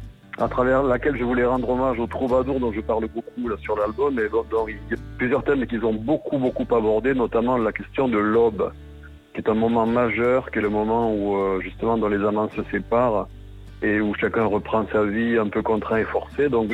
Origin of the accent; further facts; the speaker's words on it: Occitanie, France; je voulais parler aussi de mon pays natal, c'est-à-dire l'Occitanie, de la langue occitane qu'on y parle toujours